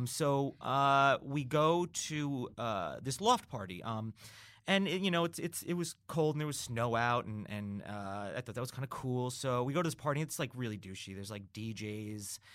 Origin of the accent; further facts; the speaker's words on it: New York, United States; also born or lived in New Jersey; now in California, United States; I'm from New York, like northern New Jersey, and then upstate New York about an hour around New York City.